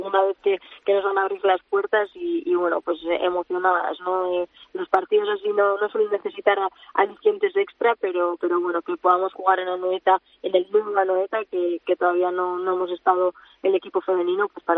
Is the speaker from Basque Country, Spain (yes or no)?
yes; Urnieta, Basque Country, Spain; De Urnieta.